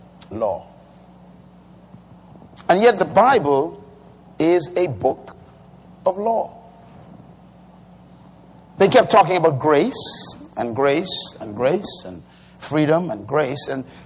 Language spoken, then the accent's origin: English; Bahamas; born there; I was born in the Bahamas. I was born in a religious family.